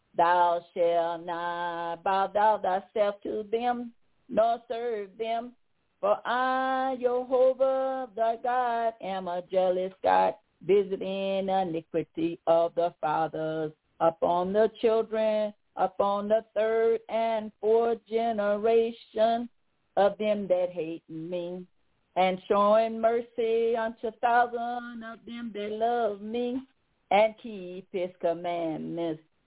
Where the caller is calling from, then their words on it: Tennessee, United States; I'm calling from Tennessee.